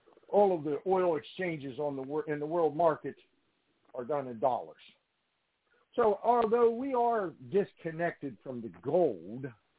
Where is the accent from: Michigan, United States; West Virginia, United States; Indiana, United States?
West Virginia, United States; Went up to West Virginia, to my hometown, and performed at the Smoot Theater, a theater I used to go to in my youth to watch movies and things.